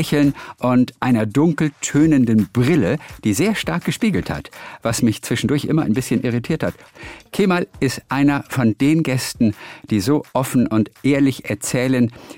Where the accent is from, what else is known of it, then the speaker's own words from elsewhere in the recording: Northern Germany, Germany; Also ich kann es nicht, weil ich komme eigentlich aus dem Norden.